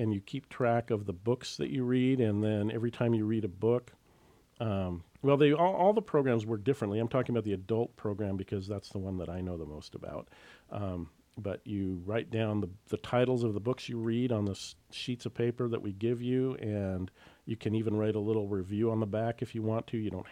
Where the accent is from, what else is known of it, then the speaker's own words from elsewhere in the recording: Sitka, Alaska, United States; I grew up here in Sitka, and the library was one of my favorite places in the world.